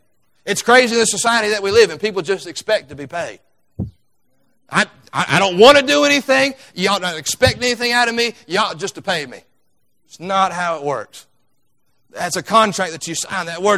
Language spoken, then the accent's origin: English; United States; That's what I do, because I'm American.